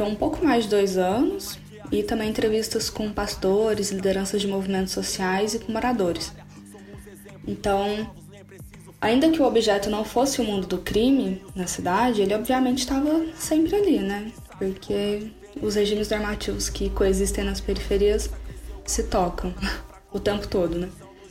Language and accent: Portuguese; Minas Gerais, Brazil; Eu sou do Triângulo, né? Eu sou de uma cidade com um pouco mais de 100 mil habitantes e eu fiz a minha graduação em Uberlândia.